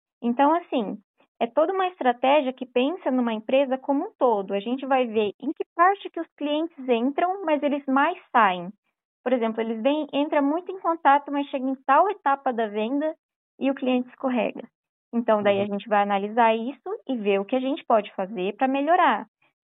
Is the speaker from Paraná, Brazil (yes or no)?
yes; Paiçandu, Paraná, Brazil; Na verdade, é de Paissandu, bem do ladinho.